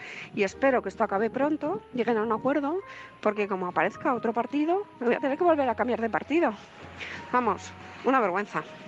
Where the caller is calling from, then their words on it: Madrid, Community of Madrid, Spain; de Madrid